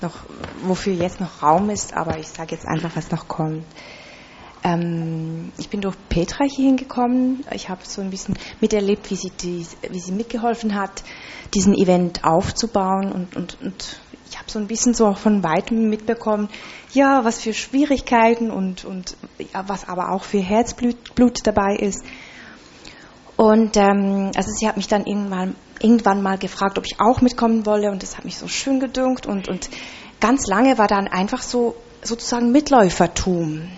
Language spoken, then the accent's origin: German; Biel, Bern, Switzerland; also ich komme aus Biel, aus der Schweiz, und dort gibt es das, also dort habe ich sowas nie wahrgenommen